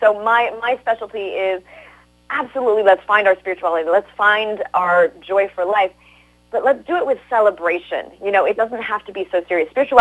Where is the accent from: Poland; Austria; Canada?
Canada; even though I was born in Canada, as we grew up, we would always go visit family or friends on the weekend.